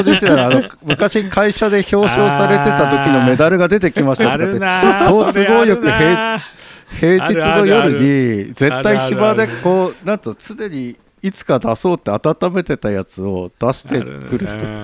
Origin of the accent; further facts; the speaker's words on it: Tohoku, Japan; まあ私東北人なんで思ったりも。